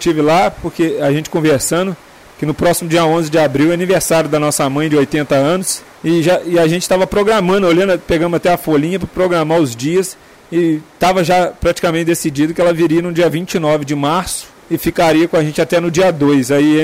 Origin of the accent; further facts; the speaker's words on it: Minas Gerais, Brazil; não sou daqui, sou de Minas.